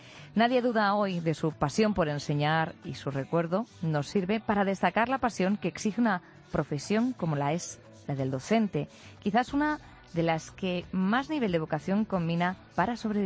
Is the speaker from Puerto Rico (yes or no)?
no; Madrid, Community of Madrid, Spain; Yo, como madrileña